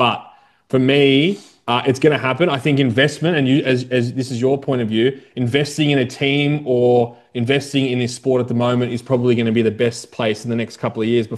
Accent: Melbourne, Victoria, Australia; We're from Melbourne, so rugby for us is

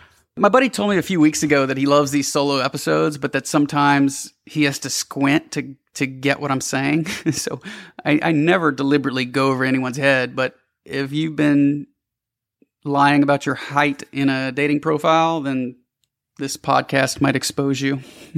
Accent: Louisiana, United States; born there; thought that I was born in Indiana, not Louisiana.

